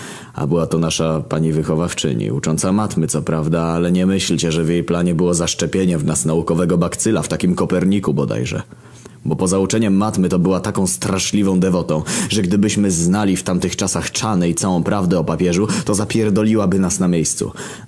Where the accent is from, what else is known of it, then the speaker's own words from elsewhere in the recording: Lower Silesian Voivodeship, Poland; posiada trochę więcej rzeczy do zobaczenia niż jest u nas we Wrocławiu, czy w którymkolwiek podobnych rozmiarów mieście. To znaczy, mieszkałem i chodziłem do szkoły pod Wrocławiem, ale uwierzcie, że wiem, o czym mówię.